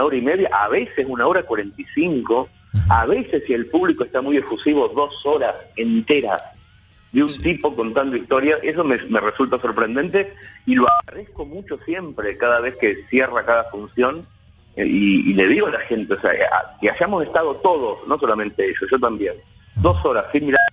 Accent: Mercedes, Argentina; Empecé a trabajar en periodismo a los 13 en el diario de mi pueblo.

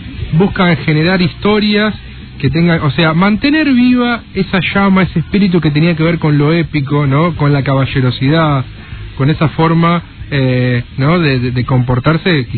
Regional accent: Argentina; ni que está emparentado como argentino

